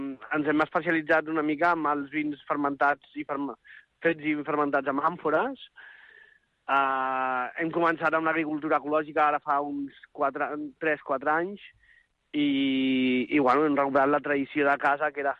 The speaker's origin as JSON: {"language": "Catalan", "town": "Barcelona", "region": "Catalonia", "country": "Spain", "tie": "born there", "said": "Jo vaig néixer a Barcelona i d'una manera intuïtiva vaig estudiar enginyeria tècnica agrícola."}